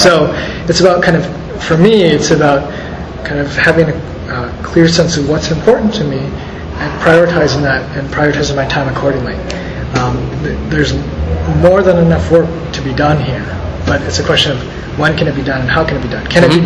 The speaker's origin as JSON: {"language": "English", "region": "Minnesota", "country": "United States", "tie": "born or raised there", "said": "I grew up in Minnesota."}